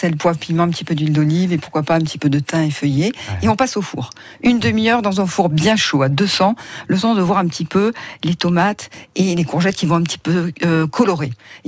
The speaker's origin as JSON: {"language": "French", "region": "Provence-Alpes-Côte d'Azur", "country": "France", "said": "Tian en terre cuite qu'on utilise beaucoup chez nous en Provence"}